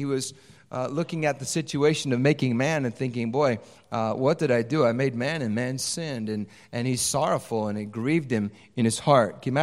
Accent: Chicago, Illinois, United States; born there; Now, I was born in Chicago. Now, I returned to Chicago, went back to Chicago

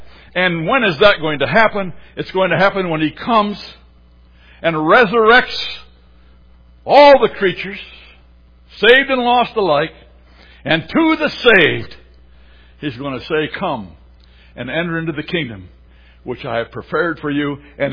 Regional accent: Midwest, United States; I'm from the Midwest, land of the smooth forehead. We aren't too emotional.

